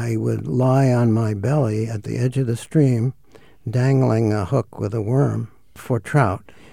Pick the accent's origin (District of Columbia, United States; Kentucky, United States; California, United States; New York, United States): New York, United States; New York City; I grew up in Brooklyn, in New York. And because of the Second World War, my love of nature became greatly enhanced.